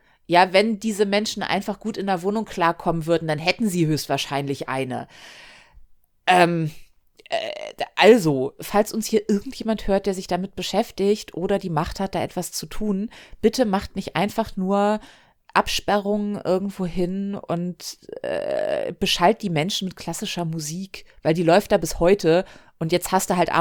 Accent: Hamburg, Germany; Also ich bin am Hamburger Hauptbahnhof groß geworden

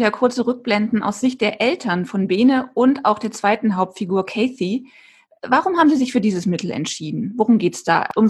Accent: Dormagen, North Rhine-Westphalia, Germany; zum Beispiel auch meine Heimatstadt Dormagen

